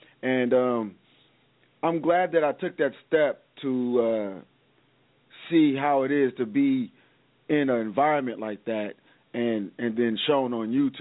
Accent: Oakland, California, United States; And it made me think about how my life was when I was younger and growing up in Oakland, and all those thoughts came back to me.

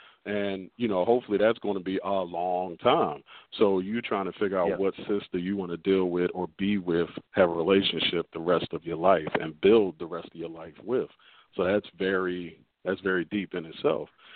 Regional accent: Philadelphia, Pennsylvania, United States; I'm an author from South Philadelphia.

